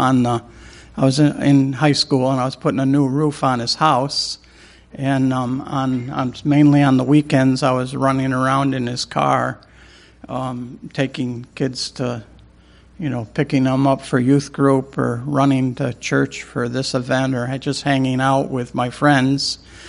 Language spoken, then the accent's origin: English; United States; And for us, primarily, we grew up in the United States